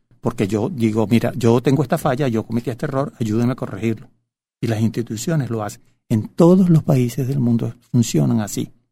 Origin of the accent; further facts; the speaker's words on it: Venezuela; tenemos todo, como venezolanos, tenemos todos los derechos de conocer los intríngulos